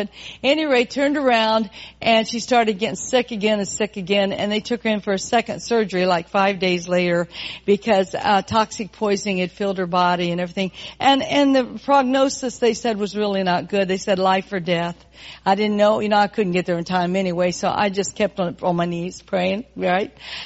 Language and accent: English; Indiana, United States; I'm from Indiana, man.